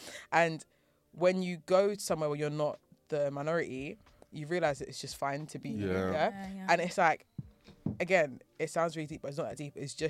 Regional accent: Nigeria; I think my affinity being Nigerian, I go extra hard to make sure I remember that I'm a Nigerian.

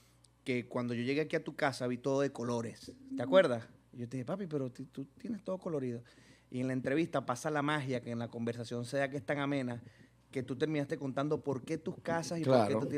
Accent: Barinas, Venezuela; yo soy de Barinas, de la región llanera, de la gente buena

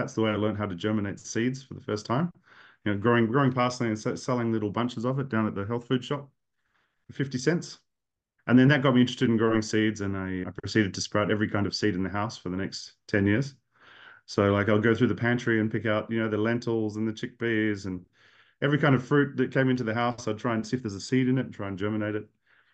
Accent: Australia; I'm Australian, but I've done a lot of work between Australia and Indonesia, and also more over in Papua now as well.

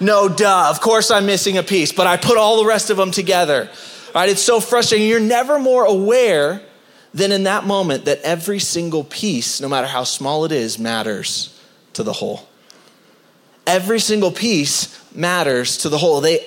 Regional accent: San Diego, California, United States; All right, I'm from San Diego. I like the warm.

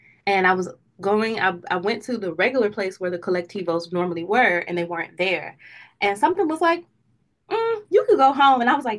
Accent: Jonesboro, Georgia, United States; I grew up in Jonesboro, Georgia, and I have been traveling on and off nomadically really since 2017.

